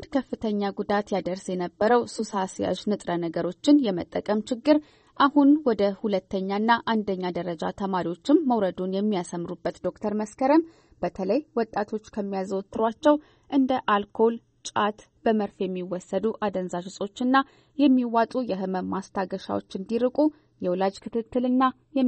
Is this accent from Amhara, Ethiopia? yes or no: no; Addis Ababa, Ethiopia; ያደግኩት አዲስ አበባ ውስጥ ነው፣ ግን ገና በልጅነቴ በሀገሬ መዞር በመቻሌ ትልቅ እድል ነበረኝ።